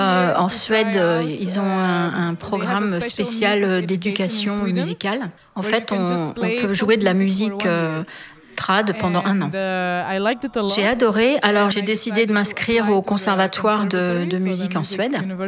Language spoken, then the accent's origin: French; Belgium; now in Catalonia, Spain; je viens de Belgique et je joue de l'accordéon. Et j'habite en Catalogne.